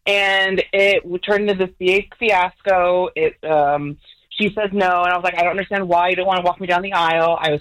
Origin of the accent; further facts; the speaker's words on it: United States; Me being an American family